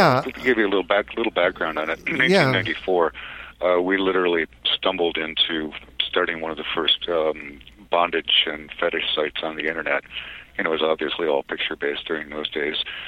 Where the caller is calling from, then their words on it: New Hampshire, United States; We're calling you from the Granite State in New Hampshire.